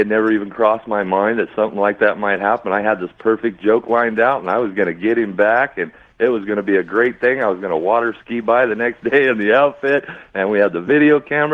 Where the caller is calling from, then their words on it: Modesto, California, United States; from Modesto, California.